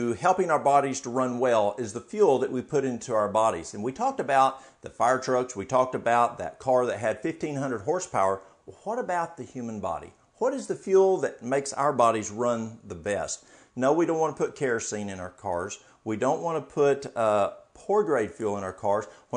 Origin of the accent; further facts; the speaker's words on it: the South, United States; We've got our, what we grew up here in the South is soup beans, pinto beans.